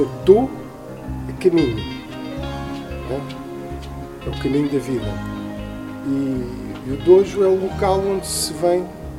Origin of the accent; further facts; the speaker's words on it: Lisbon, Portugal; born there; also born or lived in Santarém; eu tinha vindo de Santarém, eu nasci em Lisboa, fui para Santarém, depois voltei.